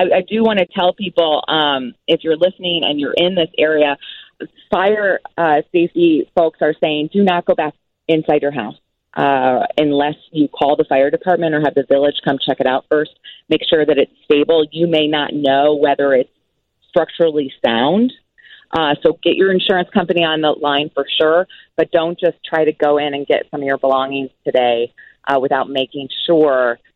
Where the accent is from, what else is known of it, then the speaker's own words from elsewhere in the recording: Kokomo, Indiana, United States; I grew up in Tornado Alley in Indiana, and so having a little PTSD, my hometown of Kokomo was destroyed twice.